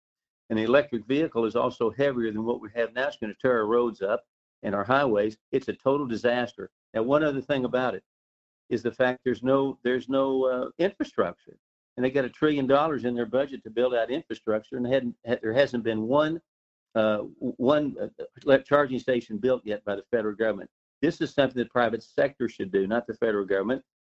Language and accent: English; Weatherford, Texas, United States; I'm from Weatherford, Texas.